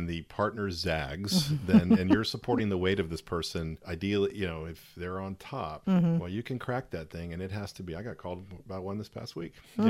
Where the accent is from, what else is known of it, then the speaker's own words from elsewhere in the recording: Texas, United States; accent: Texan; She gets on me when I start sounding too Texan, you know. I am Texan